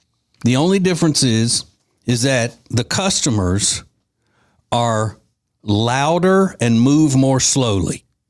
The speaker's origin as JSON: {"language": "English", "town": "Winfield", "region": "Louisiana", "country": "United States", "tie": "born or raised there", "said": "That's the atmosphere I grew up in Winfield, Louisiana."}